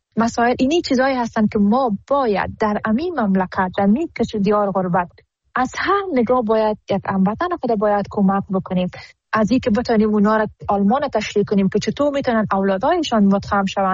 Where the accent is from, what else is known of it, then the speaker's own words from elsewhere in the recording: Afghanistan; now in Germany; ما حمایت همه افغانهای ما را ضرورت داریم و خودم یک قدر از خودمان به بدنم باشه به خاطر وطندارم، وطنم دریغ نمیکنم.